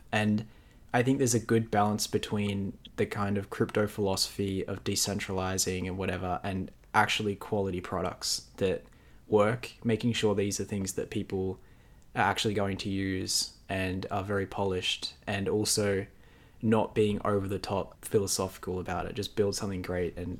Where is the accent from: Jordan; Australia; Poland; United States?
Australia; Because I just find him so interesting as an Australian